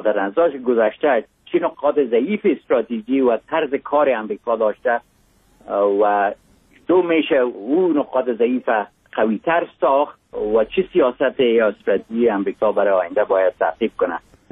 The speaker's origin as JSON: {"language": "Persian", "town": "Mazar-i-Sharif", "region": "Balkh", "country": "Afghanistan", "tie": "born there", "said": "آدم از یک جای مثل مزار شریف که در اونجا متولد شدم"}